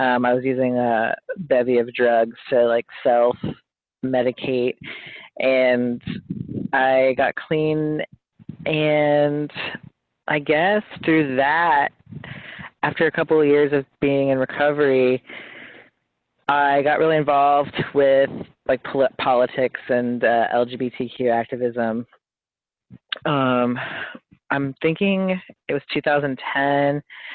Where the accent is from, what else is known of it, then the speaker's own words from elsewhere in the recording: South Carolina, United States; But let's see, I was raised in South Carolina. I was raised in a really low income household.